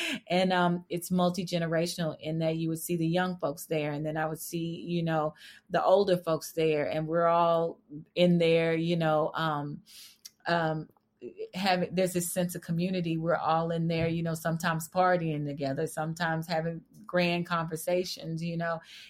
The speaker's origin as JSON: {"language": "English", "town": "Fort Worth", "region": "Texas", "country": "United States", "tie": "born or raised there", "said": "Like I grew up in Fort Worth, Texas, which, you know, on screen, it probably feels like a country town, but it's actually the 13th largest, biggest city in the U.S."}